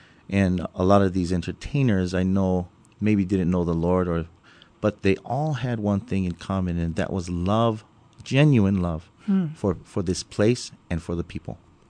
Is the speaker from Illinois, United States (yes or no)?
no; Kapahulu, Hawaii, United States; Was born and raised Kapahulu, walking distance to Waikiki. Mm-hmm. But many generations of my family brought up in the same area. My mom's side, Waikiki, dad, Kapahulu. So it's home to me, and I'm back there now, in fact, living in Kapahulu.